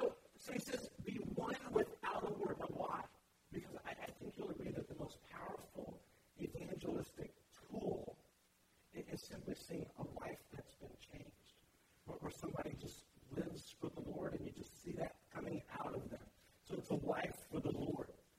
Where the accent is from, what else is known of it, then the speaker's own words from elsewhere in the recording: North Miami, Florida, United States; And many of you know, I grew up in Miami, and there in North Miami, there's this diner.